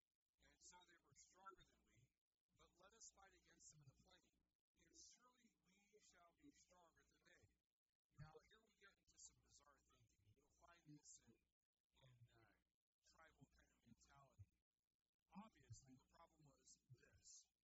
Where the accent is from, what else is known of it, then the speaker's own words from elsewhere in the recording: Amarillo, Texas, United States; We lost in the hills, but you know, we're not really hill people. We come from West Texas. We don't come from the Rocky Mountains. We come from Amarillo.